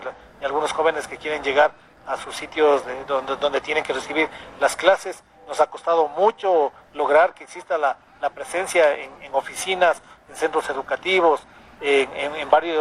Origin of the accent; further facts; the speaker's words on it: Ecuador; es momento ahora de vivirnos en paz como ecuatorianos